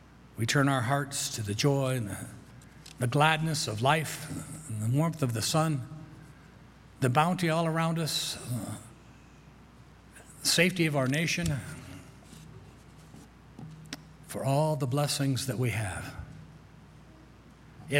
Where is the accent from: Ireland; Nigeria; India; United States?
United States; Colorado; as you know, I was born and raised on the Western Slope. That's what it's called over there on the other side of the mountains